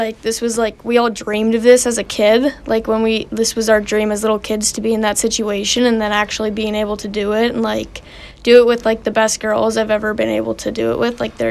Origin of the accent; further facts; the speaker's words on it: Olds, Alberta, Canada; I'm 18 and I'm from Olds.